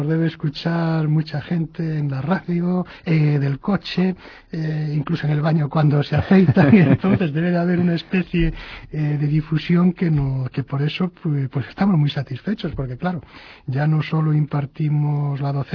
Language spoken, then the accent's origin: Spanish; Galicia, Spain; como gallegos acostumbrados a ser una lengua minorizada